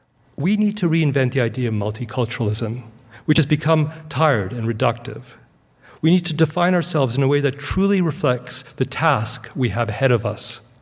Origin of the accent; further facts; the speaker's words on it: Victoria, British Columbia, Canada; also born or lived in Egypt; I like to situate my own background as a child growing up in Victoria, British Columbia.